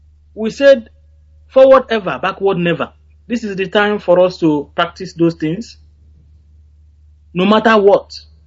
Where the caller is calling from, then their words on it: London, United Kingdom; I'm calling from London, from Adaba in Uzuwan, Biafra land.